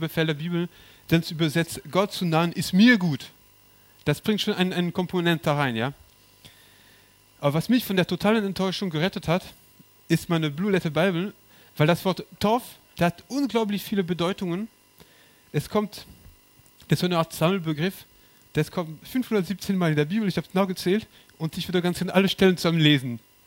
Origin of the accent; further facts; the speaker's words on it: Corsica, France; Bei mir auf Korsika, wo ich herkomme, ich wohne am Strand